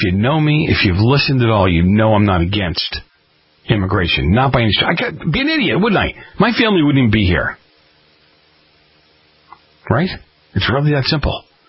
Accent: Boston, Massachusetts, United States; Again, I grew up in Boston.

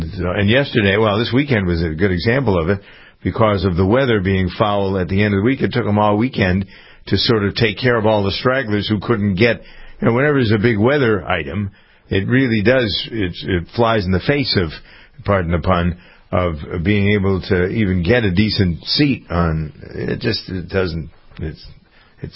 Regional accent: Framingham, Massachusetts, United States; We had a lot of building going on in my hometown of Framingham.

